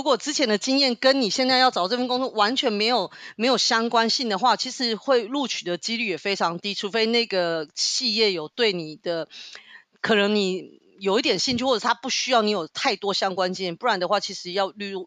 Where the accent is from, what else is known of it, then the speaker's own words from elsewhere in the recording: Taiwan; 一定要会讲法文，然后还有英文，然后中文是因为我们是台湾人